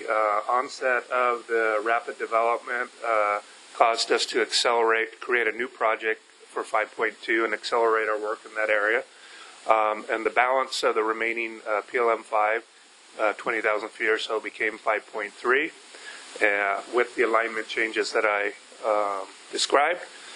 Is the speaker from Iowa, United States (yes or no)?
no; Anchorage, Alaska, United States; I grew up in Anchorage, and this is one of the highways on the north side.